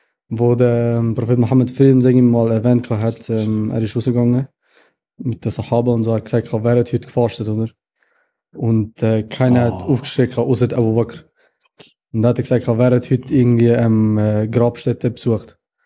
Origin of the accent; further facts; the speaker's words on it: Biel, Bern, Switzerland; accent: Biel; mein Akzent. Den Bieler Akzent.